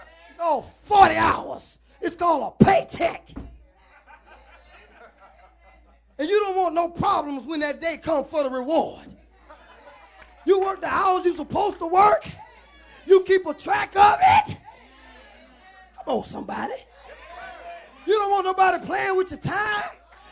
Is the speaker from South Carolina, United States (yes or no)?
yes; South Carolina, United States; See, I'm from South Carolina. So I can easily come in here and represent South Carolina.